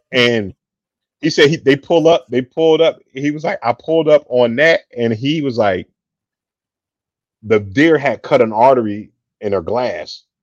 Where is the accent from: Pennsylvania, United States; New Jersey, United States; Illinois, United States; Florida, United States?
Pennsylvania, United States; Philadelphia; growing up in Philly and stuff like that, yo, you had to be able to rank and bust on cats or whatever.